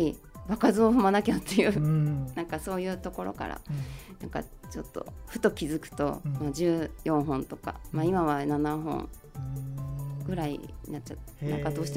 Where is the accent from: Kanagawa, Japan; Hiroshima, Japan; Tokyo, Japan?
Kanagawa, Japan; Yokosuka; 私は、横須賀出身で、横浜で会社員をしながら音楽活動をしております。